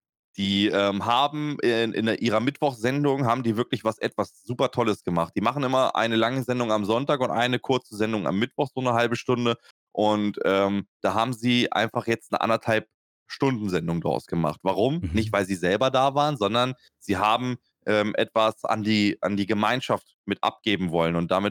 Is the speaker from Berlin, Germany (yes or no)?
no; Lower Saxony, Germany; ich komme ja aus Niedersachsen